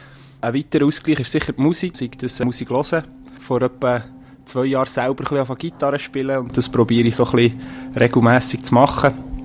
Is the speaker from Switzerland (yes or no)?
yes; Steffisburg, Bern, Switzerland; Und ich bin in Steffisburg aufgewachsen und in Steffisburg kann man eigentlich erst ab der dritten Klasse Handball spielen